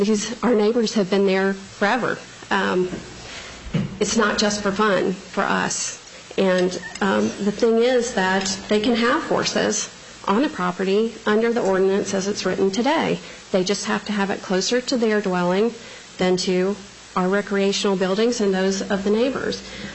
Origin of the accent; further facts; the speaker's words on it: Aiken, South Carolina, United States; I am from Aiken, grew up in Aiken. I, you know, had little campouts on the roof of the garage right next to the pool house, you know, growing up. This is my home.